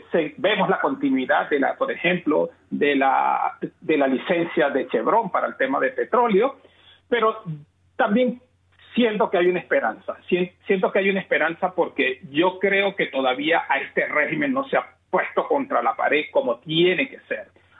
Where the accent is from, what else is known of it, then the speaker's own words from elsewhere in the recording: Venezuela; Mira, como venezolano me siento preocupado por nuestra gente, por todo lo que está pasando aquí.